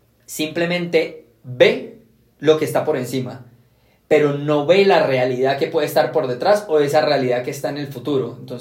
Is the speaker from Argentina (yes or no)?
no; Cúcuta, Norte de Santander, Colombia; yo soy de Cúcuta, yo te lo decía, marica, yo soy de Cúcuta